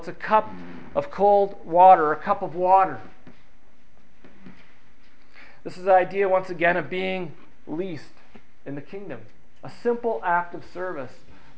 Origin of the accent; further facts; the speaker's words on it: Grand Rapids, Michigan, United States; I was born in Grand Rapids, Michigan, a place that is filled with many Dutch people. And I remember as a young boy driving around and myself being at least half Dutch